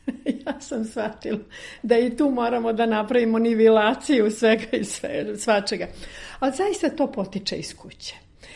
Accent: Belgrade, City of Belgrade, Serbia; Rođena sam u Beogradu, Dorćolka 100%. Ali sa neobičnim poreklom, srpsko-crnogorsko-ruskim. Deda je bio Crnogorac

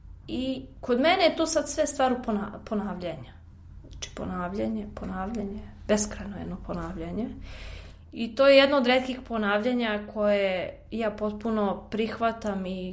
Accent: Belgrade, Serbia; iz Beograda sam. Ja sam slikarka.

